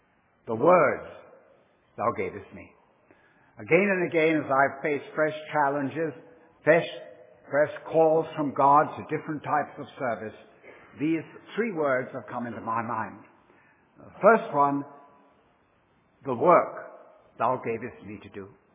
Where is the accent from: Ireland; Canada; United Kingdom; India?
United Kingdom; England; moved away as an adult; now in United States; My wife was from Minnesota. I came from England.